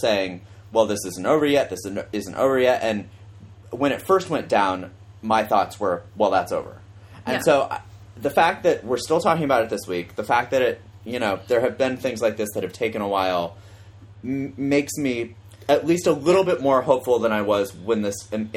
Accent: Iowa, United States; was afraid that I had said Iowa.

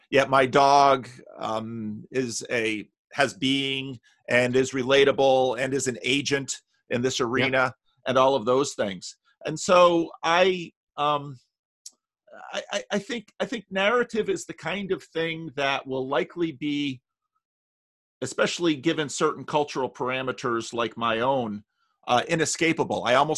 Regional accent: New Jersey, United States; John, I'm from New Jersey. I love a good fight.

